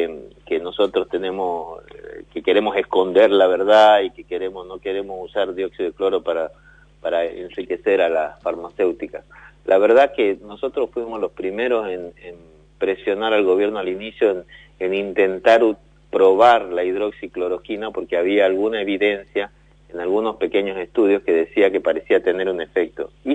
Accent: Argentina; como argentinos

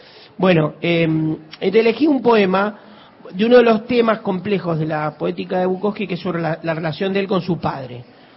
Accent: Argentina; del que somos parte como argentinos.

